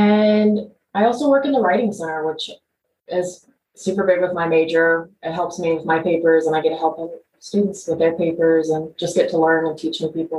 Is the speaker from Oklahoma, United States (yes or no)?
yes; Locust Grove, Oklahoma, United States; So I'm from Locust Grove, Oklahoma, and I go to the congregation there, and we're also very small.